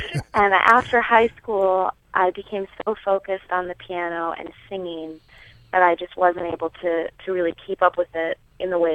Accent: Oklahoma, United States; But, you know, I'm from Oklahoma, and so I think feel more relaxed in a more Midwest or Southern environment than in the Northeast.

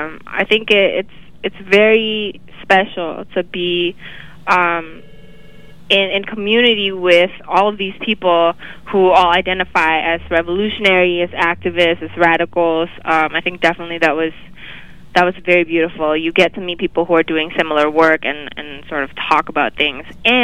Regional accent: Canada; as a Canadian, as someone from Canada

